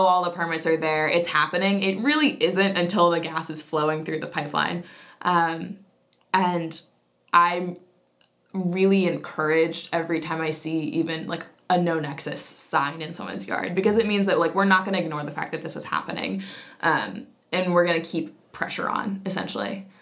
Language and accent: English; Virginia, United States; I'm from Virginia, and I've worked on pipelines in Virginia before